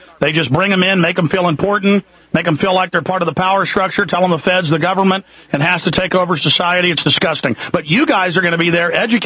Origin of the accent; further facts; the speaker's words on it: Dallas, Texas, United States; I grew up in Dallas.